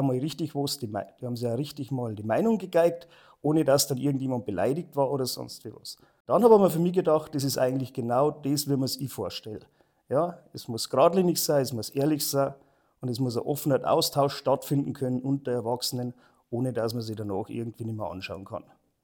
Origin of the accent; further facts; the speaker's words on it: Neukirchen, Bavaria, Germany; In Neukirchen bin ich einfach aufgewachsen.